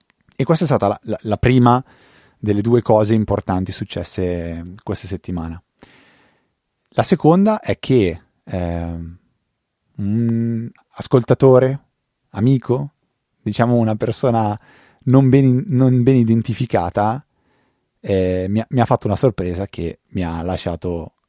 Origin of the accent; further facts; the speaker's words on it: Lombardy, Italy; un'azienda di Trezzo sull'Adda, quindi diciamo vicino a Bergamo dalle mie parti